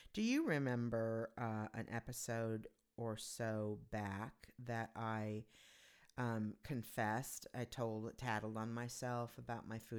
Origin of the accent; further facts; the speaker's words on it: California, United States; there was a big piece of huge, you know, significant piece of property that I grew up on in Southern California